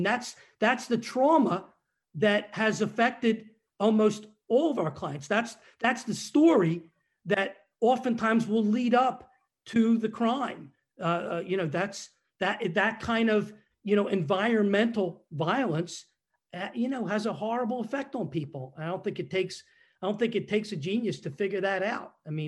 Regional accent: Lower Merion, Pennsylvania, United States; I grew up in Lower Merion.

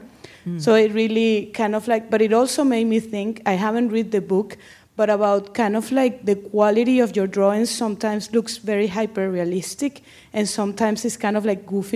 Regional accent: Venezuela; English is a second language; I've been reading your books since I am from Venezuela, since I live in my country of origin.

